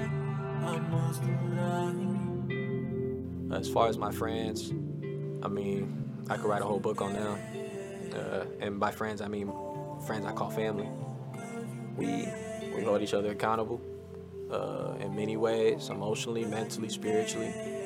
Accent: Phoenix, Arizona, United States; I grew up, I was born in Phoenix, Arizona.

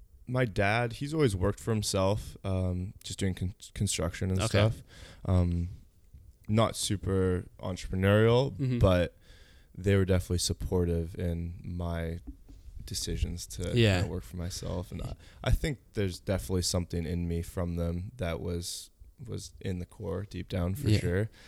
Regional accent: Chilliwack, British Columbia, Canada; I own a video production company here in Chilliwack. I grew up in Chilliwack and have lived here basically my whole life.

